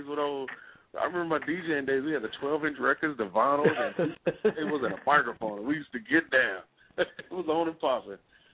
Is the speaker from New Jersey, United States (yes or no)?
no; Wichita Falls, Texas, United States; Hey, I grew up in the Kimber District in Wichita Falls